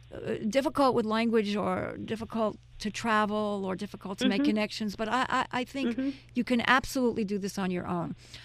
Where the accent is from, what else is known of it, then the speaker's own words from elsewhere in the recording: New York City, New York, United States; I grew up in New York City. I learned to drive a stick shift in New York City, so I'm not intimidated